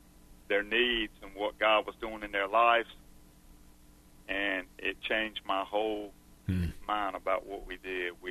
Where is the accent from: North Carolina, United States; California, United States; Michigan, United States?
North Carolina, United States; Wake Forest; in the Wake Forest area. That's my hometown, by the way, Wake Forest.